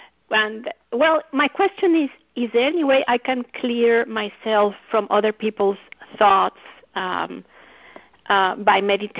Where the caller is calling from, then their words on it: Fort Lauderdale, Florida, United States; I'm calling you from South Florida, from the Fort Lauderdale area.